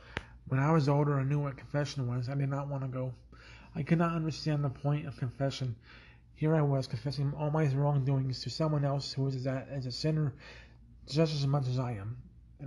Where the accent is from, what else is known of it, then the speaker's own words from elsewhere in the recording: Denver, Colorado, United States; born there; I was born on April 22nd, 1977, in Denver, Colorado, and was baptized a Catholic.